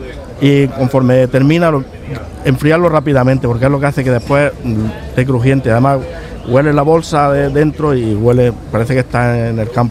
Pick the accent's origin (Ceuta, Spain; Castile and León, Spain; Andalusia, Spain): Andalusia, Spain; Mecina Bombarón; now in Otura, Spain; Yo soy de Mecina Bombarón, de La Alpujarra.